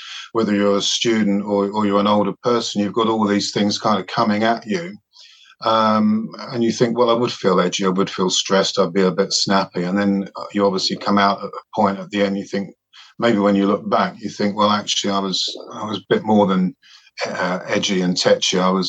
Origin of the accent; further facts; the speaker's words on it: London, United Kingdom; I come from South London, not far from where you come from.